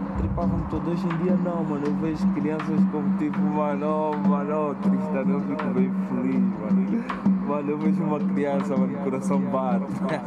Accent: Angola; born there; Eu nasci em Angola, tá vendo? Tenho memórias em Angola de brincar no lodo. Tenho uma memória em Angola de queimar a barriga na panela do arroz mesmo.

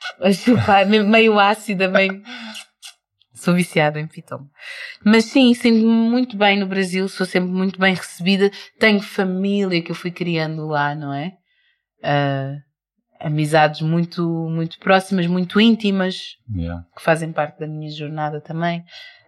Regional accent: Portugal; born there; eu nasci em Portugal.

